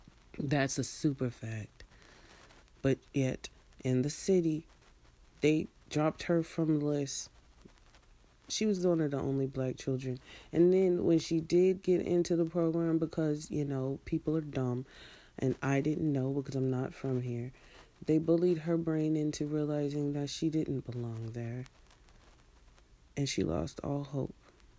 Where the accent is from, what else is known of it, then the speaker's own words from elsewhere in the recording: Virginia, United States; And I'm from Virginia.